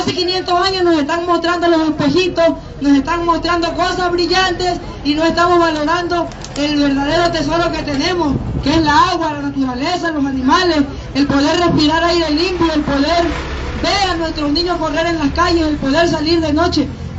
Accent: Veracruz, Mexico; pues yo vengo del sur de Veracruz y quiero compartirles que la situación allá no es diferente, es igual que aquí.

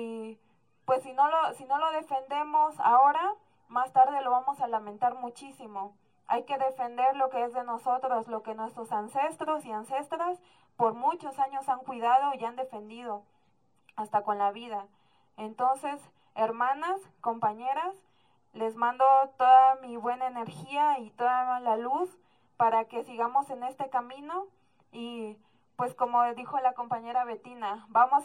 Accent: Juchitán, Oaxaca, Mexico; de Juchitán, el Istmo.

